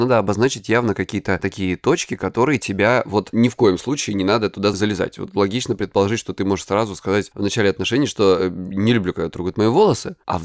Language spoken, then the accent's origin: Russian; Krasnodar Krai, Russia; мне 36 лет, я психолог, я мужик, я лысый, я с Кубани.